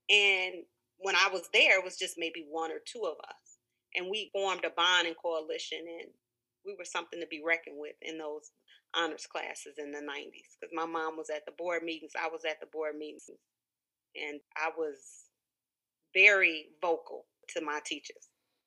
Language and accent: English; Illinois, United States; I am a northern girl from right outside of Chicago. And my parents are both from Alabama. So I'm a southern girl in a northern world.